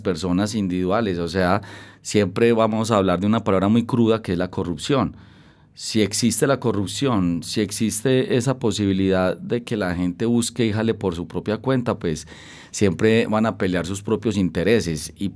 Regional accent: Colombia; de nosotros como colombianos

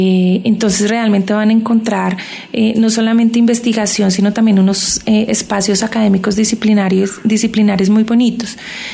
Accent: Colombia; como profes colombianos.

